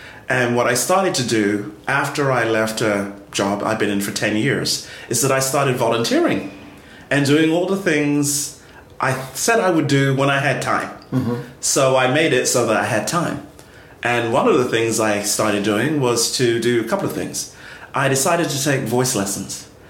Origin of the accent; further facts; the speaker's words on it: London, United Kingdom; moved away as an adult; I was originally born and raised in London, England. My parents are from Trinidad and Tobago originally. So we lived in England essentially for the first 18 years of my life.